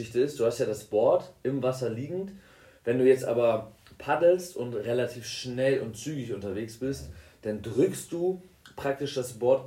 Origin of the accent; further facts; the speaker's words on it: Stade, Lower Saxony, Germany; In Stade, wo ich herkomme, da haben wir die Altstadt und da ist der Fischmarkt.